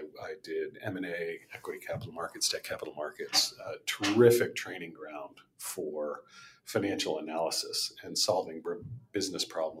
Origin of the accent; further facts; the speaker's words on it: San Francisco, California, United States; moved away as an adult; also born or lived in New York; now in Melbourne, Australia; Who's my wife, and so I live in Melbourne now. I'm originally from, or we came from San Francisco. A lot of people think of me as a New Yorker, though.